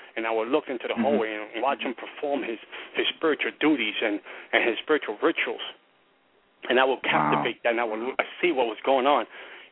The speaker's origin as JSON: {"language": "English", "town": "New York City", "region": "New York", "country": "United States", "tie": "born or raised there", "said": "I remember growing up in the South Bronx, in the cold streets of the South Bronx, that my neighbor was controlled by a gang."}